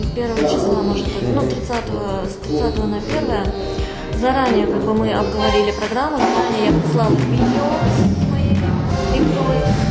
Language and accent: Russian; Tashkent, Uzbekistan; now in Krasnodar, Russia; И так я закончила музыкальный колледж в городе Ташкенте. Я родом из Ташкента.